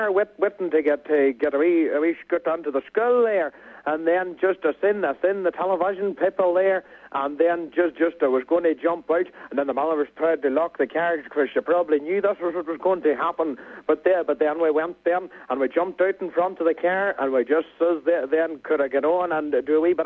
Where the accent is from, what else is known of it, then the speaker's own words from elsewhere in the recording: Ireland; So I think, as an Irish agent myself, I would have the full package.